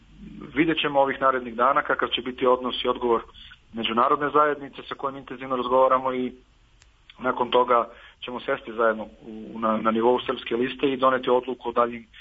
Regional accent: Kosovo; Važno je da pre svega mi kao kosovski Srbi budemo jedinstveni i složni oko toga

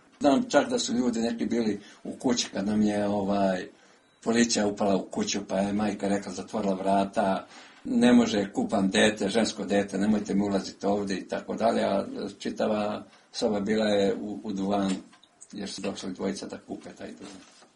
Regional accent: Berkovići, Republika Srpska, Bosnia & Herzegovina; born or raised there

